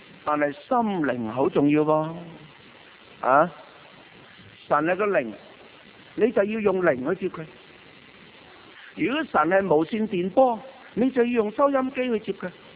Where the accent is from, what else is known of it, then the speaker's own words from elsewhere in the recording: China; 但我哋中国人就系咁嘅喎吓